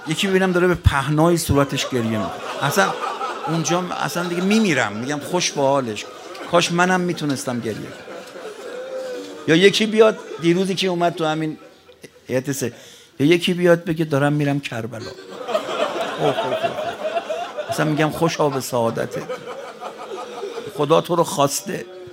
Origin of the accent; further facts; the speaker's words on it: Iran; ما ارمنی بودیم اما عباسو که میشناختیم، خب ما ایرانیم دیگه